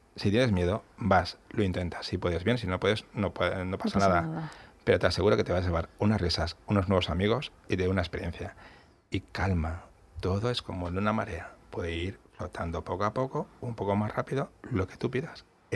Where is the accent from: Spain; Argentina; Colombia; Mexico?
Spain; Valladolid, Castile and León; Es que soy de Valladolid, se nota, ¿no?